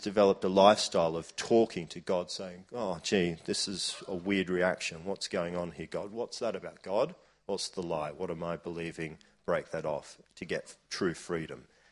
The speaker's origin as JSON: {"language": "English", "town": "Brisbane", "region": "Queensland", "country": "Australia", "tie": "born or raised there", "also_born_or_lived": "Sydney", "said": "we moved to a different city from Sydney to Brisbane so my mum could be back near her family, her relatives."}